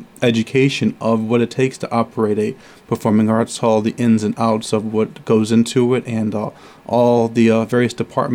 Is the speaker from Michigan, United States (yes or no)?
yes; Farmington Hills, Michigan, United States; moved away as an adult; now in Rhode Island, United States; I originally grew up right outside Detroit, a city called Farmington Hills, Michigan. Grew up outside there, family, everybody's still out there. Came out to Rhode Island in 2003, actually, as a college student at Johnson & Wales University.